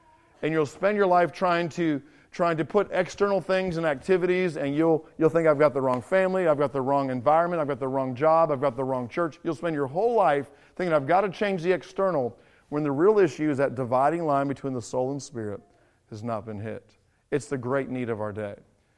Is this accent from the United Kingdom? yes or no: yes; England, United Kingdom; I grew up in England, so we call them mobiles.